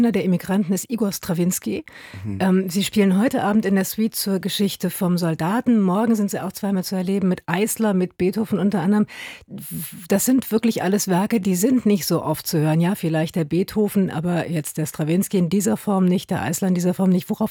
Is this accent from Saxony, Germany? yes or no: no; Berlin, Germany; Schön, höre ich gerne als Berlinerin.